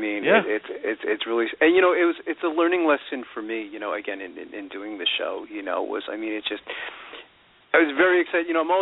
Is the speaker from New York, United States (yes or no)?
yes; Brooklyn, New York, United States; I'm from Brooklyn as well, you know